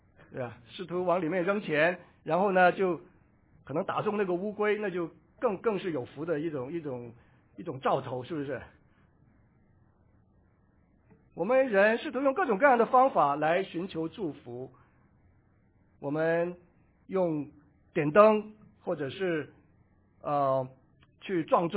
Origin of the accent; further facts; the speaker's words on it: China; 我们中国人其实是花样最多的